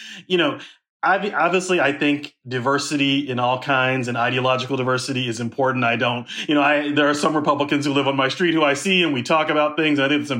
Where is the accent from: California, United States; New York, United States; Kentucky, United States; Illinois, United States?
Kentucky, United States; Louisville; so I grew up in Louisville, worked at the Courier Journal, the paper here.